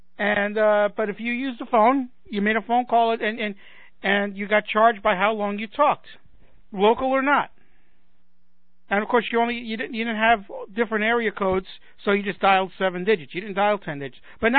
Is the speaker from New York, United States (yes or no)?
yes; New York City, New York, United States; And back in my days in New York City, when I was growing up in New York